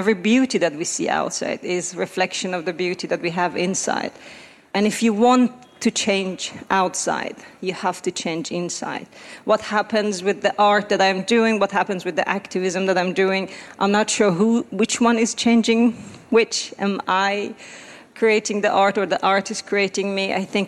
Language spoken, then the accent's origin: English; Iran; I'm born and raised in Iran